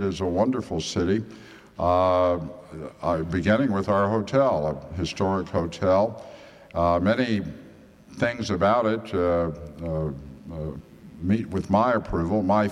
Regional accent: Texas, United States; Now, I can say that because I am a Texan. I don't think a lot of people know that. Born here and spent some formative years of my life here

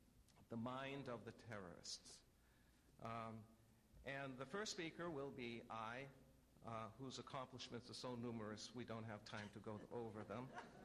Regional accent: New England, United States; accent: New England; that's my New England accent coming back

